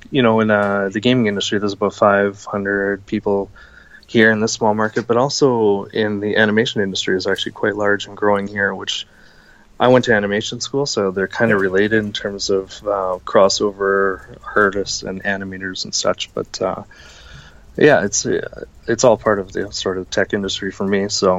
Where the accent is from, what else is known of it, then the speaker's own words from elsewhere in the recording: Manitoba, Canada; I grew up in Manitoba, out near Winnipeg, and obviously Winnipeg's not a huge video gaming city